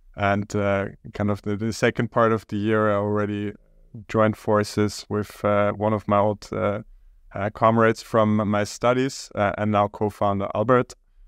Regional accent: Austria; now in Netherlands; So I'm originally from Austria, but decided quite early on to move to the Netherlands

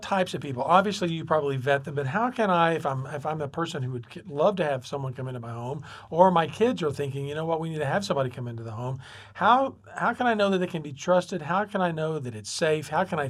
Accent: Oklahoma, United States; Hey, you know what? I grew up in Canadian County, and I came from a farming community.

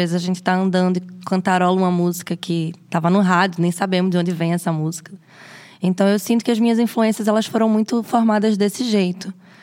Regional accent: Pernambuco, Brazil; now in Lisbon, Portugal; eu sou cantora e compositora, venho de Pernambuco, nordeste do Brasil. Eu trabalho aqui com as minhas músicas autorais em Lisboa há 5 anos, que foi quando eu cheguei em 2019.

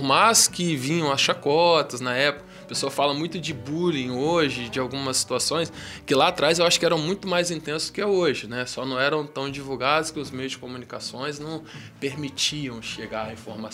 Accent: Salvador, Bahia, Brazil; de Pescador, Vila de Pescador, ali em Itapuã.

